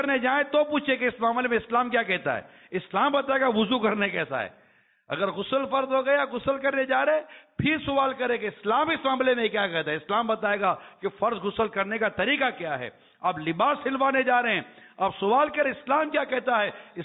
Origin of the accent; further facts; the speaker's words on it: Pakistan; born there; اب میرا ملک ہے، میرا پاکستان ہے، میں اس ملک میں پیدا ہوا ہوں، مائی by birth Pakistani, I am very much Pakistani, آئی لو پاکستان، میرا ملک ہے، میں اس ملک میں ہوں، میں ملک کا باشندہ ہوں